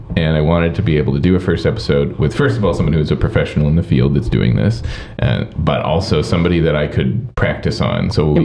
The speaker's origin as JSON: {"language": "English", "town": "Seattle", "region": "Washington", "country": "United States", "tie": "born or raised there", "said": "I grew up in a city called Seattle, Washington."}